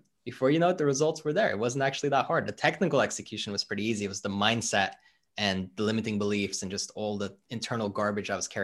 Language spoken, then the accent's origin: English; Norway; so I'm originally from Norway, but I'd spent 1 year as an exchange student in the UK.